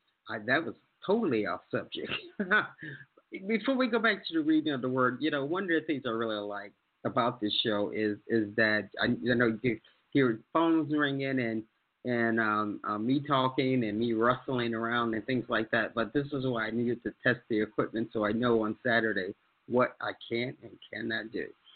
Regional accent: Chicago, Illinois, United States; I love music and I love house music because I'm from Chicago, so I'm an old house head, as we say here.

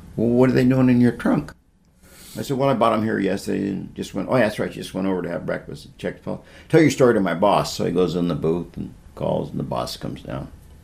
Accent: California, United States; Oh, I see you're from California. Yeah, I'm from California.

